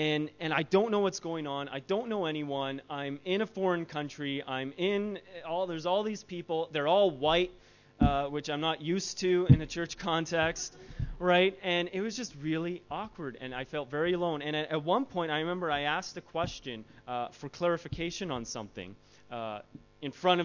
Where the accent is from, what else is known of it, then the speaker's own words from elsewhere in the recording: Canada; I didn't know what a marae was because I'm from Canada